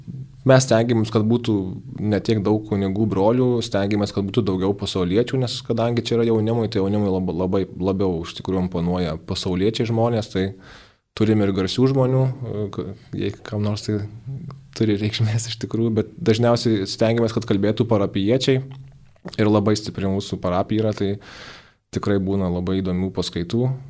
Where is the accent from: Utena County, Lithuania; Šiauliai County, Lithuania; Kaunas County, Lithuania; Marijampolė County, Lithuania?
Marijampolė County, Lithuania; Marijampolė; now in Vilnius, Lithuania; Man 29 metai, jau taip pašnekam, esu iš Marijampolės, gyvenu Vilniuje